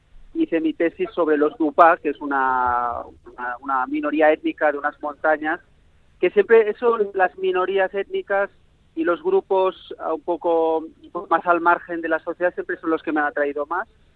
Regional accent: Barcelona, Catalonia, Spain; also born or lived in Cameroon; mi abuela, que es la que me crió en la Masía, donde me crié, en Barcelona.

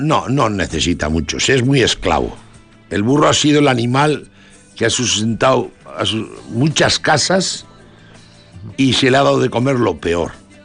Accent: Artziniega, Basque Country, Spain; En Amárita, no, yo nací en Arceniega.

